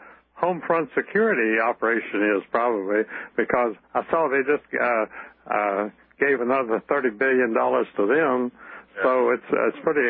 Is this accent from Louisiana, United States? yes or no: no; Virginia, United States; A lot of the chemtrails come from fighter pilots in the Washington and Norfolk area that come right over my hometown right here in Virginia.